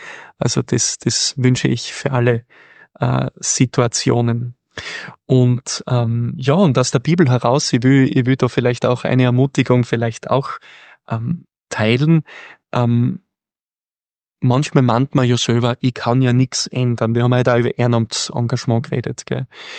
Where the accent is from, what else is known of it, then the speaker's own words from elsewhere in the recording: Styria, Austria; Das ist gerade im ländlicheren Bereich, ich komme aus dem Bezirk Weiz, auch aus dem ländlicheren Bereich, durchaus etwas Mögliches.